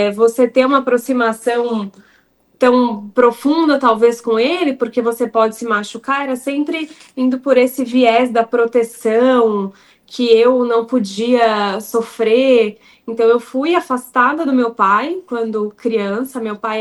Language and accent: Portuguese; São Paulo, Brazil; Eu sou de São Paulo.